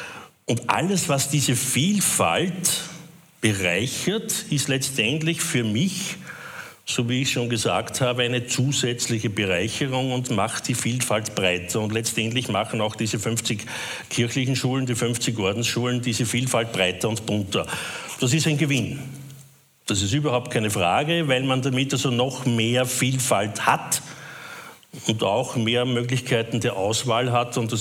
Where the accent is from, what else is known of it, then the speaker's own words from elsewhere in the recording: Lower Austria, Austria; Ich bin nämlich da stark in der Minderheit als Niederösterreicher. Aber wir sind sehr oberösterreichfreundlich, also das muss ich schon sagen. Ich bin ja fast ein halber Oberösterreicher, meine Mutter kommt aus Oberösterreich und ich bin ja ganz hart an der oberösterreichischen Grenze zu Hause.